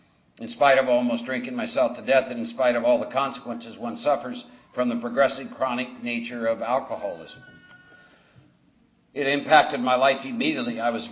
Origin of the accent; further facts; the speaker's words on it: Humboldt, Iowa, United States; I was born and raised in Humboldt, Iowa. It's right out of a movie.